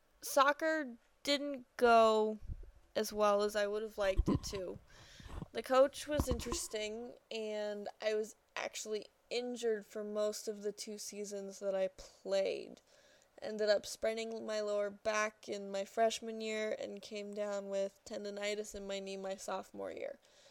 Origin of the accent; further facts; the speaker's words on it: Simi Valley, California, United States; I was born and raised in Simi Valley, California. I'm a transfer student, and this is my first semester at San Diego.